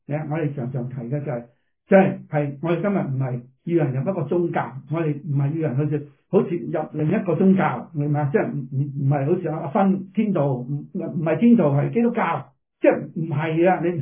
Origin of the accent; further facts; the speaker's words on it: China; 特别我哋中国人嘅拜偶像咧